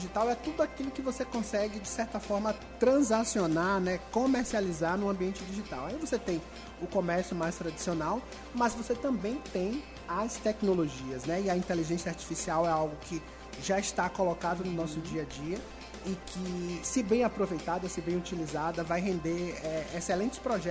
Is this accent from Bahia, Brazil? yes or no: yes; Salvador, Bahia, Brazil; eu sou de Salvador, né?